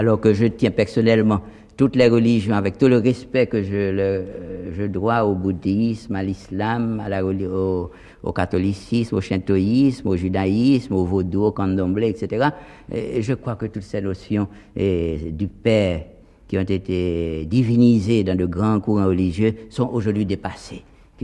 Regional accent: Haiti; C'est comme ça que, en fait, personnellement, je réagis en tant qu'haïtien avant tout.

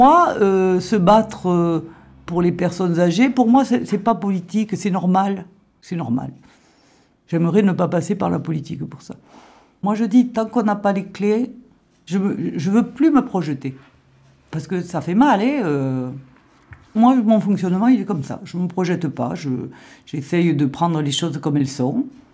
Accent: Montauban, Occitanie, France; je suis de Montauban.

